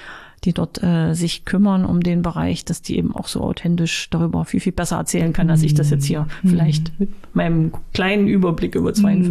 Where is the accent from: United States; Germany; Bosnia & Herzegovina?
Germany; Halle, Saxony-Anhalt; für meine Heimatstadt Halle kann ich benennen oder möchte ich an dieser Stelle jetzt benennen den Halleschen Domplatz.